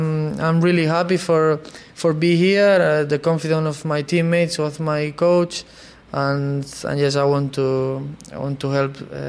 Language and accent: English; Barcelona, Catalonia, Spain; I'm from Barcelona